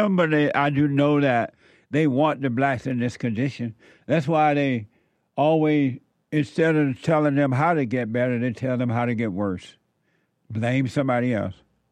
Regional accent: Alabama, United States; When I was growing up in Alabama, you never heard of any stuff like that.

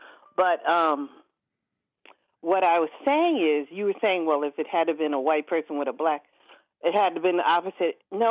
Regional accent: United States; I'm an American.

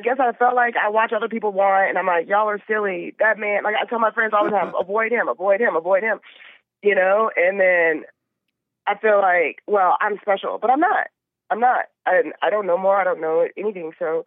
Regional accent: Louisiana, United States; now in Colorado, United States; And I'm from Louisiana.

